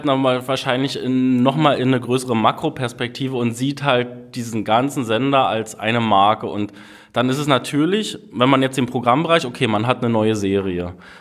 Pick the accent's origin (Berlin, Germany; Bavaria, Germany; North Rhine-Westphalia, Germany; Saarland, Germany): Berlin, Germany; Ich bin Berliner und ich liebe meine Stadt